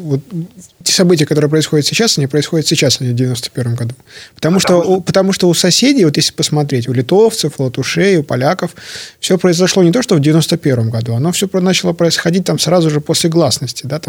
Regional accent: Russia; now in Belarus; Я вам даже больше скажу, я же тут из России понаехал.

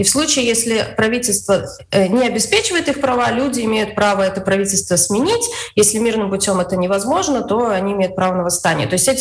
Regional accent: Belarus; Что мы имеем как белорусы на сегодняшний день? Мы владеем своей страной, мы имеем какие-то в ней права, мы свободны принимать решения?

